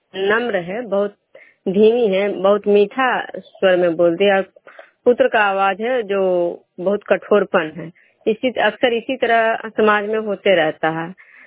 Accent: Vishnupur, Bihar, India

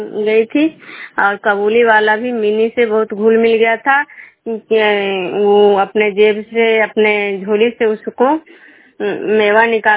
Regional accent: Bihar, India

